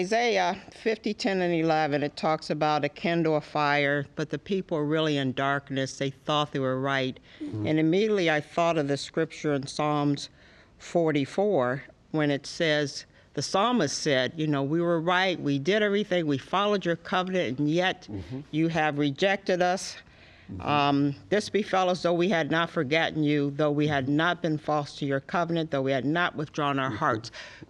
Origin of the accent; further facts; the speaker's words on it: Smyrna, Georgia, United States; I'm from Atlanta, Smyrna, Georgia.